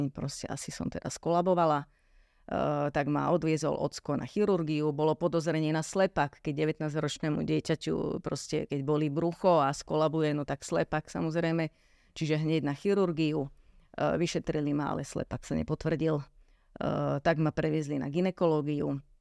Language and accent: Slovak; Vranov nad Topľou, Prešov Region, Slovakia; pretože ja pochádzam z Vranova na Topľou.